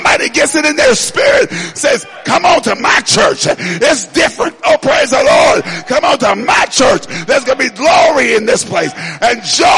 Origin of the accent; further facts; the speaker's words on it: Chicago, Illinois, United States; I'm from Chicago. I'm going to start making my own rules.